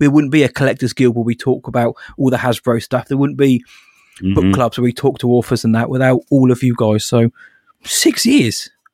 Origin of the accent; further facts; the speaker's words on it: United Kingdom; we're British.